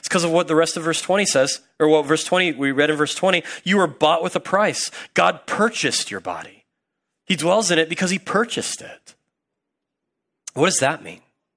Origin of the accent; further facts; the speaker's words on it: Midwest, United States; I grew up in the Midwest, and let me tell you that every single woman that's in the Midwest